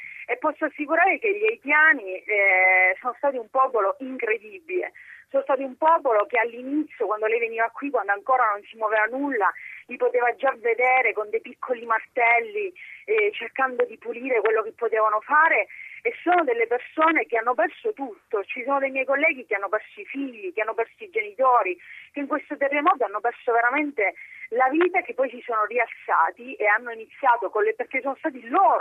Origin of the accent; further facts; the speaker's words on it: Calabria, Italy; Ma lo dico anche per il meridione, per la mia terra, per la Calabria.